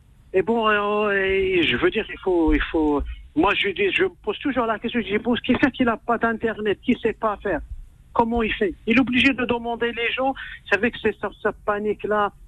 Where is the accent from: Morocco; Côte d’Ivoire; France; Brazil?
Morocco; moi, je suis marocain.